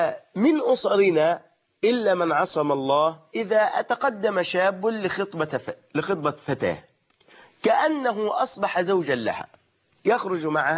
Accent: Egypt; وفي عاداتنا نحن كمصريين

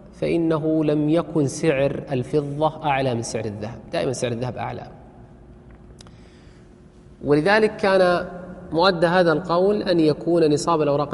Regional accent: Saudi Arabia; عندنا في السعودية

